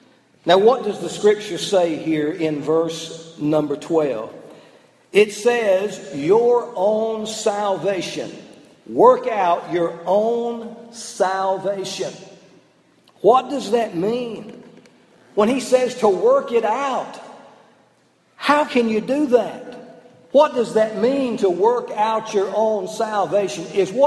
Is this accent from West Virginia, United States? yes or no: no; Georgia, United States; Where I grew up in North Georgia, up close to Gainesville, Georgia, there's a plant up there called the Wrigley plant.